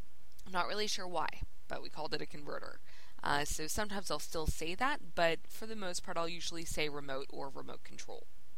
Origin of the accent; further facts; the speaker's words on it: Montreal, Quebec, Canada; I am from Montreal, Quebec, Canada.